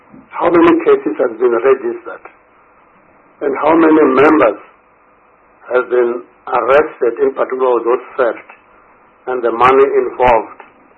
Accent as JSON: {"language": "English", "region": "Limpopo", "country": "South Africa", "said": "Let's take, for example, I'm from Limpopo."}